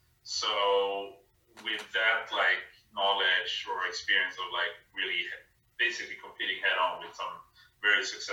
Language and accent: English; Sweden; So I'm originally from Sweden.